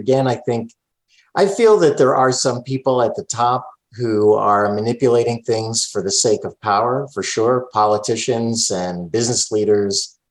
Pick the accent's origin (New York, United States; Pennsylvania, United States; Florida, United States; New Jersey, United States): Pennsylvania, United States; Philadelphia; You know, I grew up in Philadelphia, working class neighborhood. We didn't have a whole lot. I worked hard, and I moved to Silicon Valley, where all the high-tech companies are.